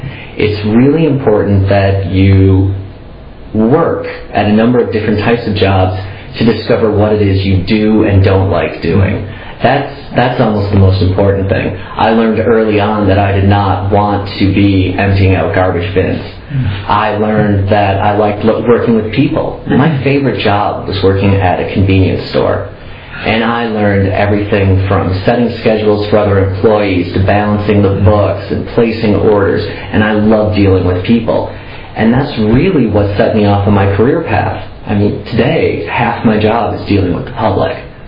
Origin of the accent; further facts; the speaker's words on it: Green Bay, Wisconsin, United States; now in Madison, United States; I was born and raised in Green Bay. I came to Madison in 89 to go to school at the university.